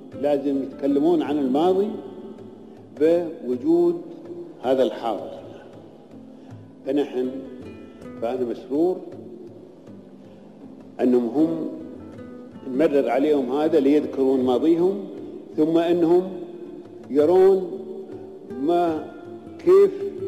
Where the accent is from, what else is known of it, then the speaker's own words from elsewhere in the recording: United Arab Emirates; احنا اماراتيين،